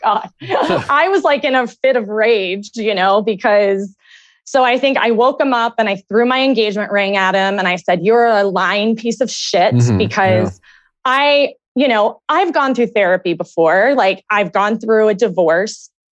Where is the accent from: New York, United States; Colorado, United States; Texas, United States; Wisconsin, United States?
Colorado, United States; Denver; I'm 37 years old and I'm from Denver.